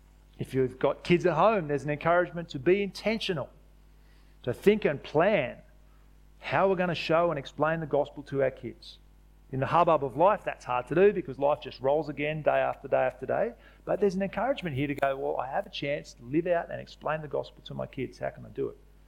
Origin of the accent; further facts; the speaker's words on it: Australia; because we're Aussie blokes and it's not really something we do.